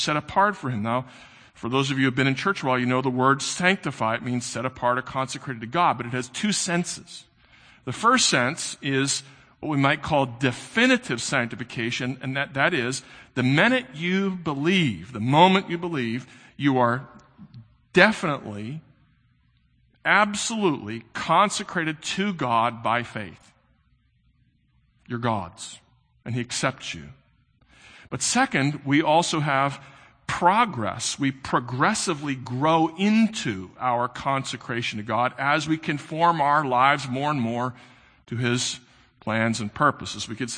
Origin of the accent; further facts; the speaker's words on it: St. Louis, Missouri, United States; now in Philadelphia, United States; we pull our baseball cap over our head because we're from St. Louis. We're from the Midwest. We're nice.